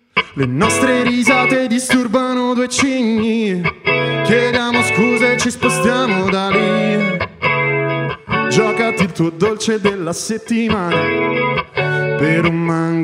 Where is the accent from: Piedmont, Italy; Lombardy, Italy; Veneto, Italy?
Lombardy, Italy; Varese; sono un musicista, sono di Varese.